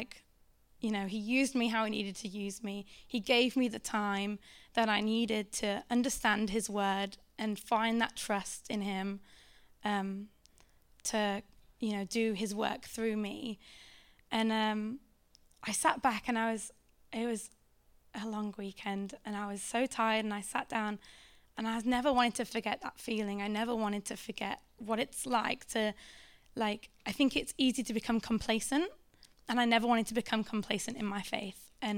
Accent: North West England, United Kingdom; I'm from the Lake District, so and maybe that's where it came from.

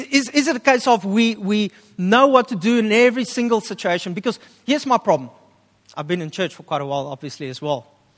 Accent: Upington, Northern Cape, South Africa; I come from Upington. I can handle the heat.

